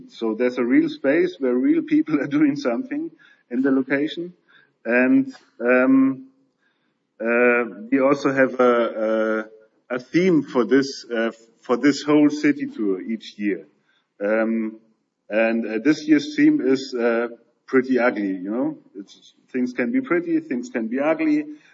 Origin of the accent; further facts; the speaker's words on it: Munich, Bavaria, Germany; English is a second language; also born or lived in Leipzig, Germany; I am originally from Munich. I went away for 10 years studying media art in Leipzig. It's a city south of Berlin. I did some web stuff, interaction installations and stuff there. And then after 10 years, I came back to Munich.